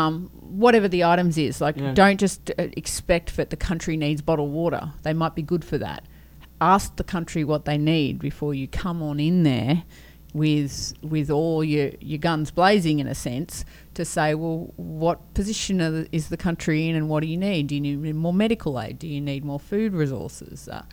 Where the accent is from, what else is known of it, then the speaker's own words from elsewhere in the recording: Australia; being Australian, we quite regularly have a multicultural society